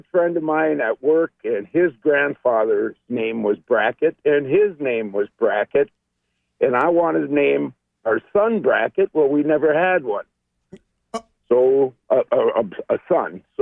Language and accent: English; Orr, Minnesota, United States; now in Eveleth, United States; No, actually, I call Eveleth home, but I'm from Orr.